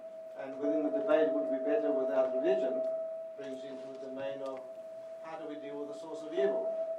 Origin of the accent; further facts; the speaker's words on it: South Africa; I'm from Africa, or South Africa.